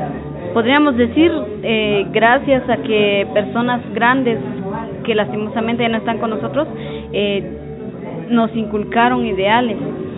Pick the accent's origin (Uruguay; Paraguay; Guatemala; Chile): Guatemala; Santa Eulalia, Huehuetenango; Soy maya canjopal, soy de Jolomconop o Santa Eulalia de la Nación Canjopal.